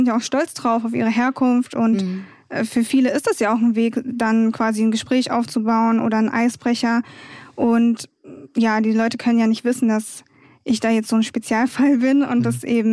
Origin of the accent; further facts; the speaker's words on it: Wiesbaden, Hesse, Germany; also born or lived in Munich; ich komme aus München, ich bin da geboren, dann nach Wiesbaden gezogen mit meiner Mutter und hier aufgewachsen